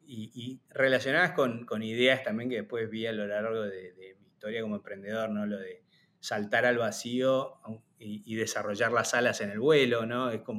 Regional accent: Corrientes, Argentina; como de chico vivía en Corrientes

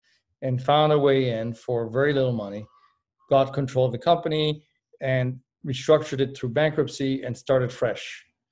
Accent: Paris, Île-de-France, France; moved away as an adult; now in United States; it started at the University of Michigan when I moved there from Paris, France, where I was growing up.

